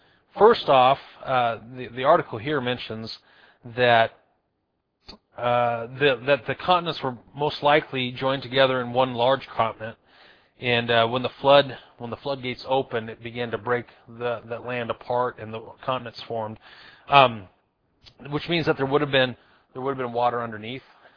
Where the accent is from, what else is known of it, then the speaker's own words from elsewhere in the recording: Washington, United States; we're from Washington, so those are hills, and I know people call those mountains, but they're hills.